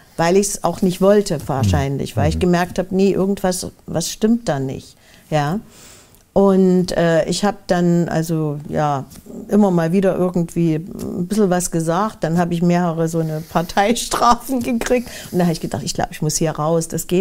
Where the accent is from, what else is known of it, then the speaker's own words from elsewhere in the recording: Plauen, Saxony, Germany; moved away as an adult; Ich komme ja aus Plauen im Vogtland. aber Potsdam hat mich angezogen.